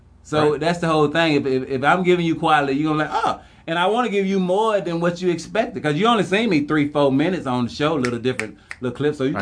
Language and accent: English; Carrollton, Georgia, United States; like I used to host like a night in my hometown right outside, it's called Carrollton, Georgia.